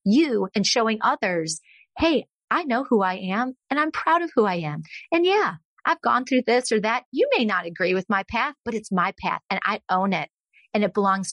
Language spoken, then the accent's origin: English; Texas, United States; I'm from Texas.